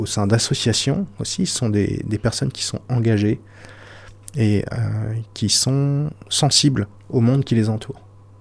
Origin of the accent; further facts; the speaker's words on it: Nevers, Bourgogne-Franche-Comté, France; Je suis bourguignon d'origine.